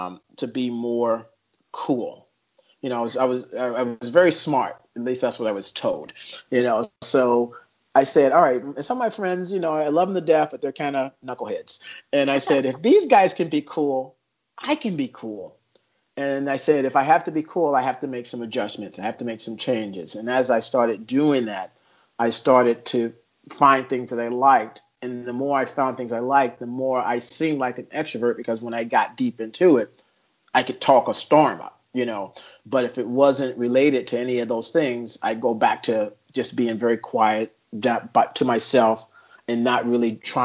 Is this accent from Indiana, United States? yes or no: yes; Indianapolis, Indiana, United States; I grew up in Indianapolis. And so we were bussed out of our neighborhood into other schools.